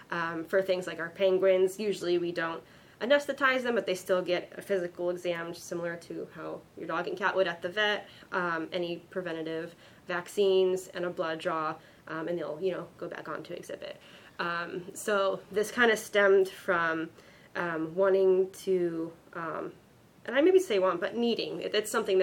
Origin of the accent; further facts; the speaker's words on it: California, United States; Ironic, I know, because I'm from California.